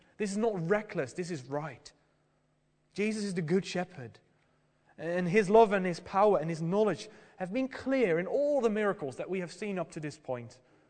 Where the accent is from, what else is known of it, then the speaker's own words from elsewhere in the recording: Netherlands; Now, well, from my home country, the Netherlands, I'm hearing it in the news a lot because nowadays wolves seem to have come back into the country